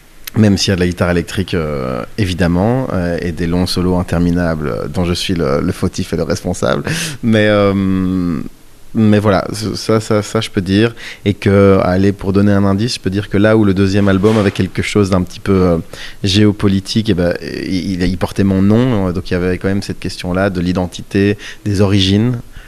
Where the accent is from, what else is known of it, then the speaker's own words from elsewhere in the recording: Brussels, Brussels-Capital Region, Belgium; en plus moi je suis pas parisien, je suis bruxellois